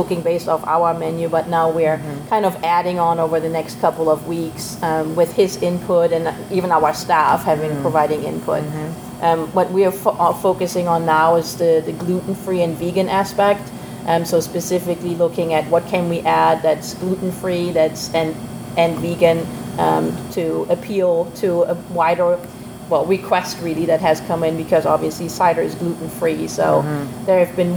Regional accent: Germany; I'm from Germany, so we kind of took the angle.

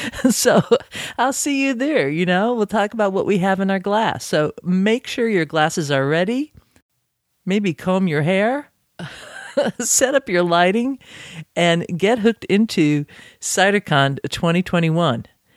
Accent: Massachusetts, United States; He's based in Massachusetts, my home state, and makes some outstanding ciders that never disappoint.

